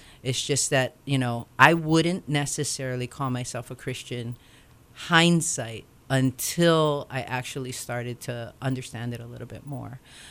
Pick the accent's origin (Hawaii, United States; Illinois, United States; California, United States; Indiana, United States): Hawaii, United States; Waianae; my mom and dad always brought me to church. Growing up in Waianae.